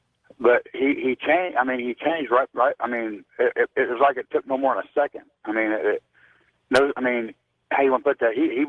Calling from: Ohio, United States

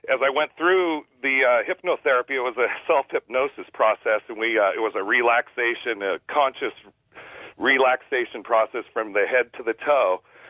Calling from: Kent, Washington, United States; I'm calling from Kent, Washington.

